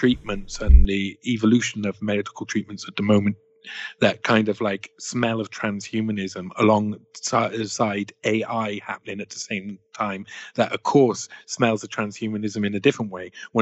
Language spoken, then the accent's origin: English; Wales, United Kingdom; He's as Welsh as the next Englishman, who doesn't understand really our country and our people.